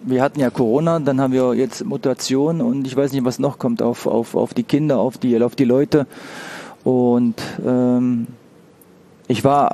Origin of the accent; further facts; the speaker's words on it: East Germany, Germany; Wir waren damals, donnerstags waren wir in einer Mokka-Milcheisbar, hieß die bei uns im Osten.